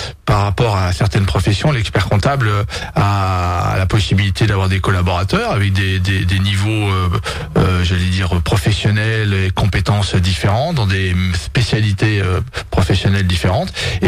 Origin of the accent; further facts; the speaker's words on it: Montluçon, Auvergne-Rhône-Alpes, France; même si je suis né à Montluçon, même si j'ai vécu une grande partie de ma vie et que toutes mes racines familiales sont à Montluçon et autour de Montluçon